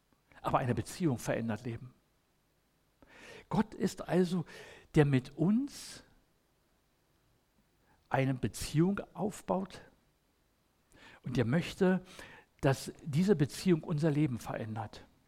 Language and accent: German; Berlin, Germany; accent: Berliner Schnauze; so ein vorlautes Mundwerk habe als Berliner, so Berliner Schnauze